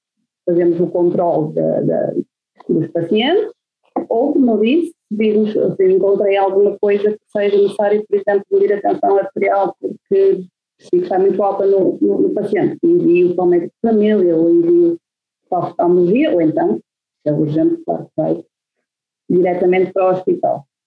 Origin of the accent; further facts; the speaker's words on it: Braga, Portugal; now in Norway; eu sou de Braga e eu queria ir para a medicina